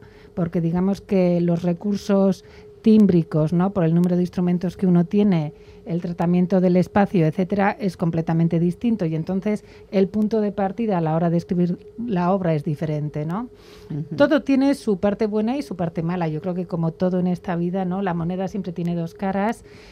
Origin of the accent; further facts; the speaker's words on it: Bilbao, Basque Country, Spain; aquí en mi ciudad, ¿no?, en mi tierra, en Bilbao